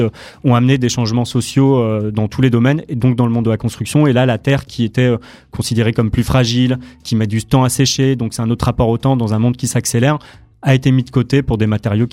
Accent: Reims, Grand Est, France; born there; Ben, déjà, je suis né à Reims.

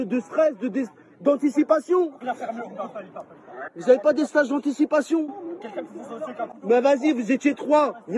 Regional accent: Paris, Île-de-France, France; Moi j'ai grandi à Barbès, c'est 10 fois pire que ça.

